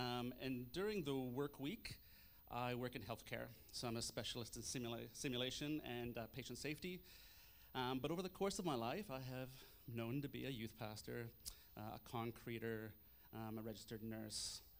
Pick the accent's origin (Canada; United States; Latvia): Canada; I am a Canadian.